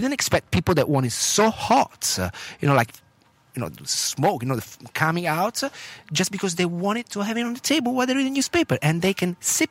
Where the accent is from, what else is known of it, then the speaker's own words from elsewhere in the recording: Italy; I know food because basically growing up in Italy, that helps a lot to know about food.